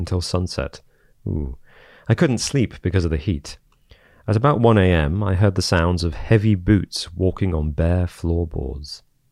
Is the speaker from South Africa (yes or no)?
no; Dudley, West Midlands, United Kingdom; Hey, I'm from Dudley, so.